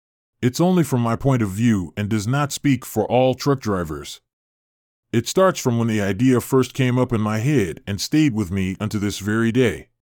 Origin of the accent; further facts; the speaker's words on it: Hilliard, United States; When I was a kid, I used to watch trucks pass through my hometown in Hilliard